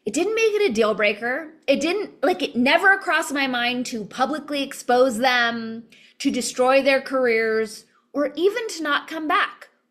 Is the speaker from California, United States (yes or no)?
yes; California, United States; because I'm so open, born and raised in California, being wired the way I'm wired